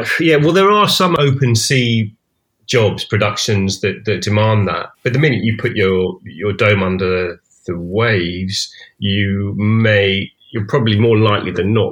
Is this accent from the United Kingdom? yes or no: yes; United Kingdom; being a Brit